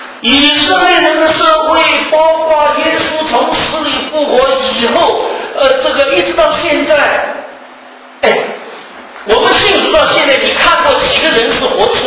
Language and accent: Chinese; China; 你们以色列管我中国人什么关系？